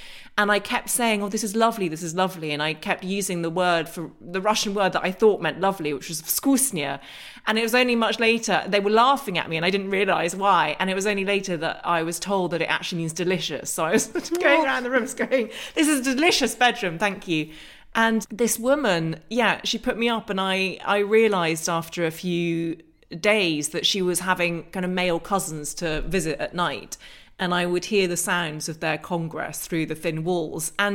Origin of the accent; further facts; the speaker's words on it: England, United Kingdom; accent: English; that was the first time that I realised that my English accent was actually an accent that made me into, in many people's eyes, the occupier